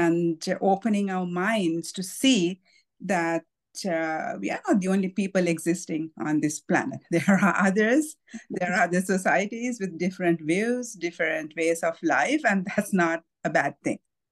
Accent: Sri Lanka; moved away as an adult; now in Canada; I'm in a multicultural or multiracial family. I was born and brought up in Sri Lanka, and I moved to Canada in 2004.

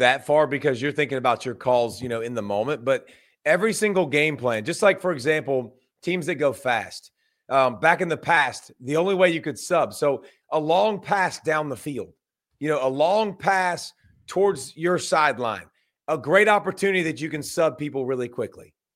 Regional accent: Georgia, United States; So we watched as a Falcons fan because we're from Georgia

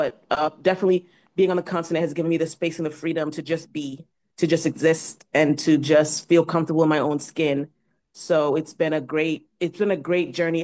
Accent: Boston, Massachusetts, United States; moved away as an adult; now in Ghana; Originally, I'm from Boston, Massachusetts. But July of last year, I made the move to South Africa. And currently, though, I'm in Ghana.

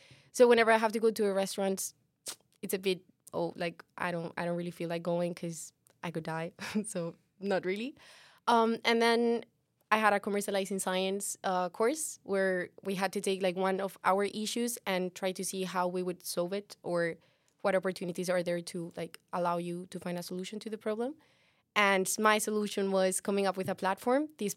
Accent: Spain; also born or lived in Cádiz / Sevilla / Madrid; now in Maastricht, Netherlands; I'm from Spain. I was born in Cádiz, which is like very, very south. But actually, I grew up like in between Sevilla, Madrid, all over the place in Spain. And then I moved out and went to Italy, Denmark. And I ended up in Maastricht

